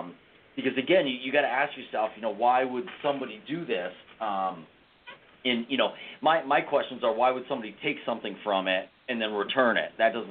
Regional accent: Vermont, United States; I'm originally from Vermont, and there were some art schools that were out in certain areas.

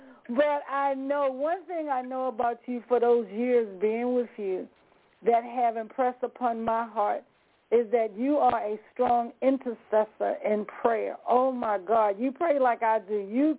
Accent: the South, United States; We all get tongue-tied. So do I, because you know I'm from the South.

